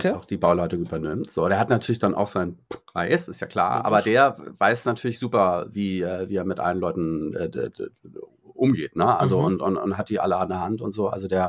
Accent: Bad Schwartau, Schleswig-Holstein, Germany; also born or lived in Hamburg / Reinbek; ich bin in Hamburg geboren und habe da aber nur die ersten paar Jahre gelebt. Bin dann mit meinen Eltern nach Rheinbeck in einen Vorort von Hamburg gezogen. Und dann mit meiner Mutter nach Bad Schwartau. Das ist halt so eine 23.000 Einwohner Kleinstadt in Schleswig-Holstein. Nachbarstadt zu Lübeck.

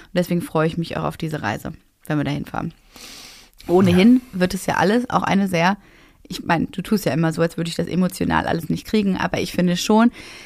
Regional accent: Essen, North Rhine-Westphalia, Germany; In meine alte Heimat. Ich komme ja aus Essen ursprünglich

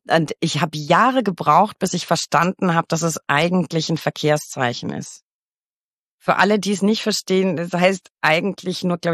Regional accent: Bavaria, Germany; Und ich als Fränkin, ich meine, Schlachtplatte und so, ne? Wir kochen schon auch richtig geil.

